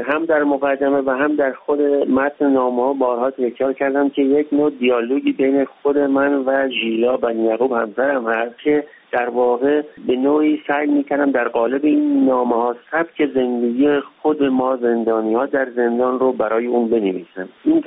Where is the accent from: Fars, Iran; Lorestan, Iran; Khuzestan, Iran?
Khuzestan, Iran; خاطرات من از شروع جنگ و اینها که اهل خوزستان بودم